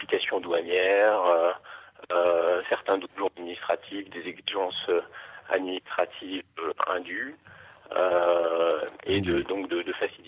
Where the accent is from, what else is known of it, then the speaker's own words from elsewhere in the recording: France; en tant que Français